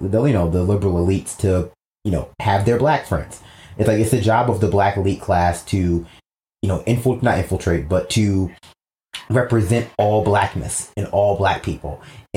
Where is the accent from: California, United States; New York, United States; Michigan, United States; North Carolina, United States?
New York, United States; New York City; I grew up in New York City. I don't know anything about cars.